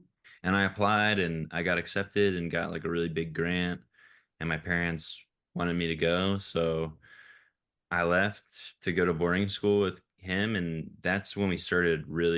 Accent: Glen Mills, Pennsylvania, United States; We grew up in Glen Mills, Pennsylvania, and then our boarding school was in Westchester, which was only 15 minutes away

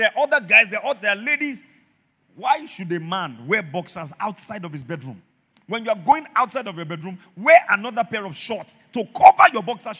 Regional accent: Mokola, Oyo, Nigeria; I grew up in Mokola. My father trained me to be prim and proper. Same with my mother. Be prim and proper. We didn't have money, but we had a very decent upbringing.

